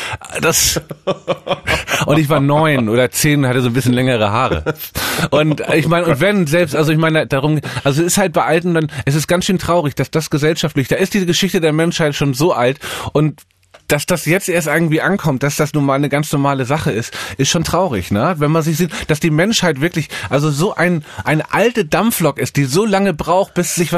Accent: Northern Germany, Germany; Da ist man als Norddeutscher, wir haben das nicht.

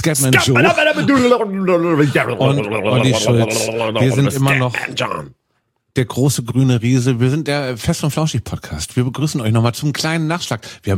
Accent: Hamburg, Germany; Das ist doch auch eine der ersten Sachen, die man als Hamburger lernt. Hamburg hat mehr Brücken als Venedig.

